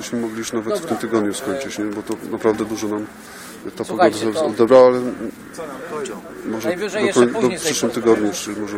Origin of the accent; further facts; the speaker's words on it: Malbork, Pomeranian Voivodeship, Poland; Jestem z Malborka, ale kończyłem Uniwersytet Mikołaja Kopernika w Toruniu.